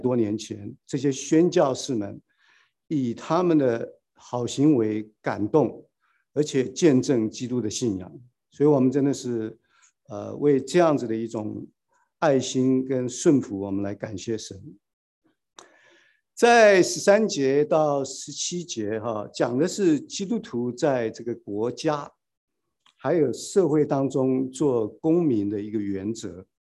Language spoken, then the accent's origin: Chinese; Taiwan; 我们台湾人话叫阿嬷